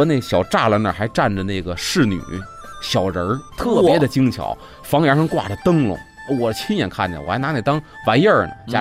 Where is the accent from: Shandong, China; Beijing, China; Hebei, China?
Beijing, China; 纸活烧火，我们北京话叫烧火。